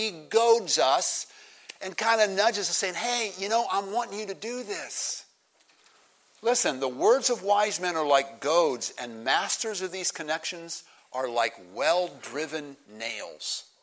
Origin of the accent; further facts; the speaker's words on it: Ohio, United States; I'm not a farm kid, but our county has, like every county has a county fair. I grew up in Stark County.